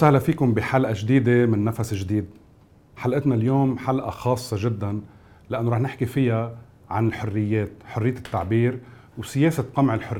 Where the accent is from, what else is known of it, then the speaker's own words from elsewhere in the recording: Lebanon; انا لبناني ورح ضل افتخر بلبنانيتي وبحريتي